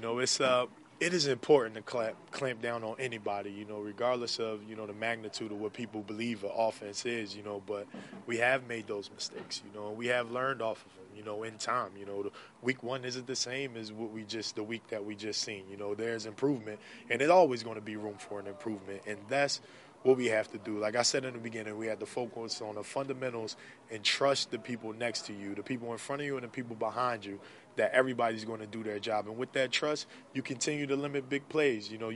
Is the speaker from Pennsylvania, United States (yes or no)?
yes; Philadelphia, Pennsylvania, United States; You know, I grew up in Philadelphia, so I'm very aware